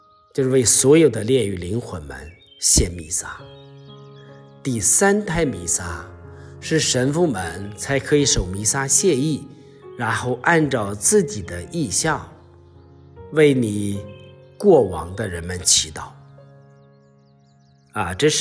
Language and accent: Chinese; China; 我们中国人，我们中国的文化最重要的就是孝道。